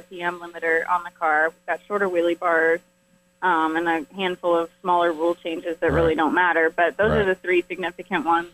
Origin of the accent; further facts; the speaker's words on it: Houston, Texas, United States; But I grew up racing in Houston, Texas.